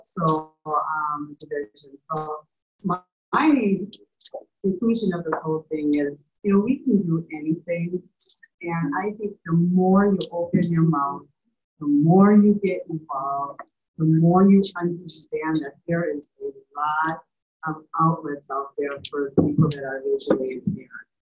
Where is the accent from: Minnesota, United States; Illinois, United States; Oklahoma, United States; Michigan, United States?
Minnesota, United States; now in New Jersey, United States; I'm originally from Minnesota. I lived in Minnesota all my life, except for the last 10 months. I moved to New Jersey.